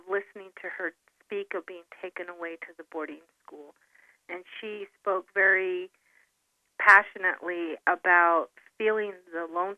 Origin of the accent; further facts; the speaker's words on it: Four Corners, United States; I'm a member of the Ute Mountain Ute Tribe. I was born and raised in the Four Corners area